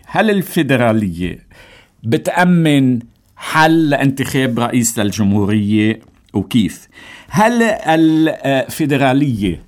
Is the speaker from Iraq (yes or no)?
no; Lebanon; نحن كلبنانيين